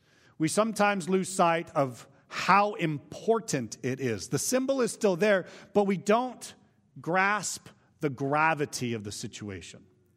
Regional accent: Vacaville, California, United States; I vividly remember my ordination in my hometown of Vacaville, California.

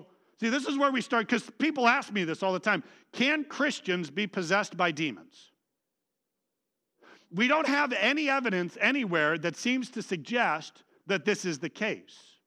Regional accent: California, United States; I'm from California. I don't know scorpions.

